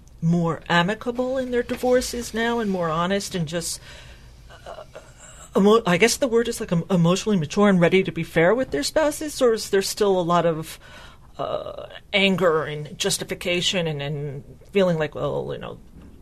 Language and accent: English; New York, United States; I'm thinking back to the 70s where I grew up on Long Island, and there was just a wave of people getting divorced back then.